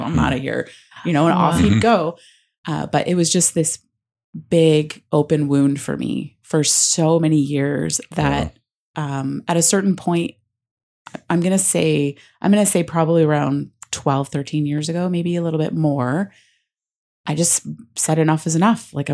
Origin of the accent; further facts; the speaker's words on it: Winnipeg, Manitoba, Canada; And so in the summertime where I grew up in Winnipeg, people took the summers off and were home with their kids